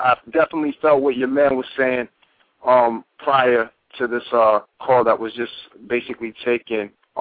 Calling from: New York, United States; Yo, I'm calling from Harlem. … I'm an artist out of New York.

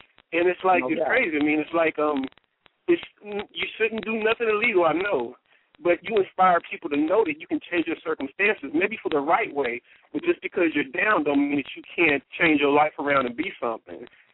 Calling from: Atlanta, Georgia, United States; I'm in Atlanta, Georgia right now.

